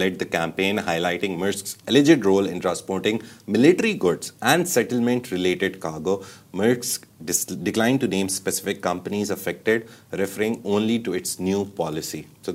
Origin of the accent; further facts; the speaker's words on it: Pakistan; Even if, as a Pakistani, if I come and try to open an Arab food restaurant, I would never be able to do justice.